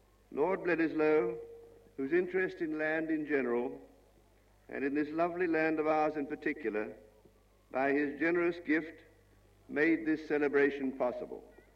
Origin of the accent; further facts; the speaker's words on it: New Zealand; born there; I am a New Zealander born.